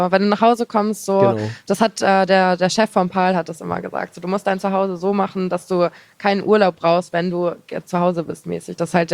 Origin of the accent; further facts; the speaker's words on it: Oldenburg, Lower Saxony, Germany; also ich bin auch aus Oldenburg eigentlich, das ist auch die Ecke da bei Hamburg.